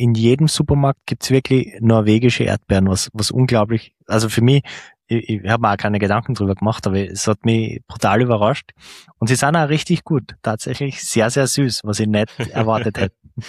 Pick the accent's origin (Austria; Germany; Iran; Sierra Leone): Austria; als Österreicher, jetzt ist es nicht so unglaublich viel cooler als eine normale Passstraße in den Alpen.